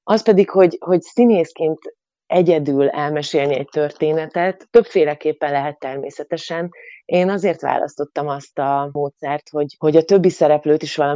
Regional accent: Kökény, Baranya, Hungary; én alapvetően egy falusi lány vagyok, tehát egy Pécstől 5 kilométerre levő Kökény nevű kis faluban születtem, ahogy a mesekönyvekben meg van írva, erdő, tó, gyönyörű természet és igazi falusi élet állatokkal.

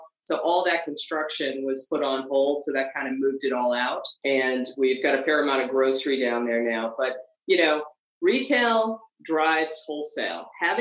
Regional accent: East Coast, United States; And, you know, we're all from East Coast and we love LA.

